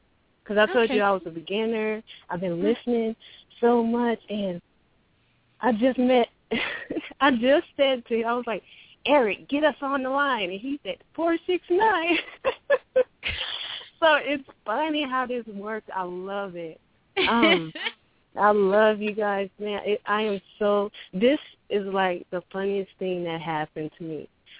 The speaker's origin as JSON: {"language": "English", "town": "Los Angeles", "region": "California", "country": "United States", "said": "from L.A."}